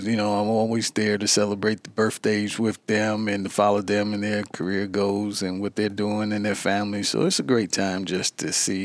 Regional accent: Virginia, United States; No, I grew up in Caroline County. I went to school at Caroline County High School, which is located in Milford, Virginia, there.

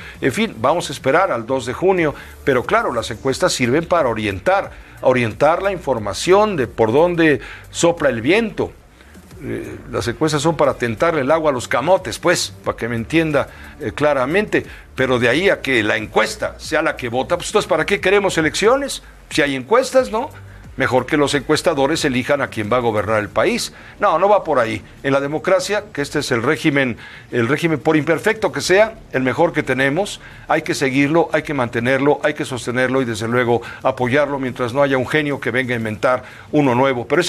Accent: Mexico; todos somos mexicanos

